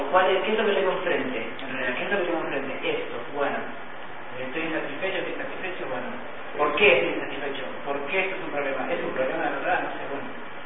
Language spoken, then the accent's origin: Spanish; Argentina; Bueno, yo soy argentino